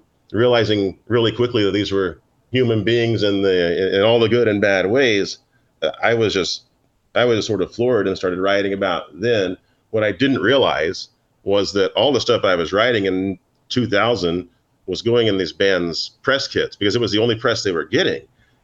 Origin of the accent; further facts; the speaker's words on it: Oklahoma, United States; I grew up in Oklahoma, and my family, especially my grandparents, they subscribed to all of the newspapers, and that was the Daily Oklahoma and the Tulsa World and the Dallas Morning News.